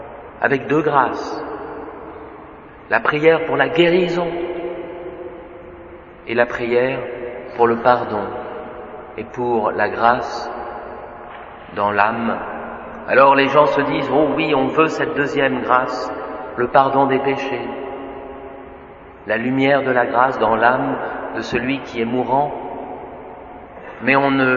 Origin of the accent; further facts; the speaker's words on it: France; Je suis gêné parce que je suis français et que cette coutume n'existe pas de nos jours.